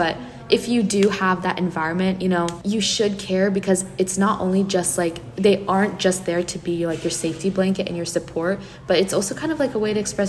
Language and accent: English; Delaware, United States; So, Delaware.